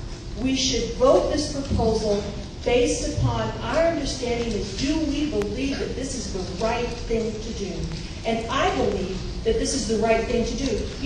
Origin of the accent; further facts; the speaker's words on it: Orlando, Florida, United States; When we were in Fort Lauderdale, when we were in my hometown, Orlando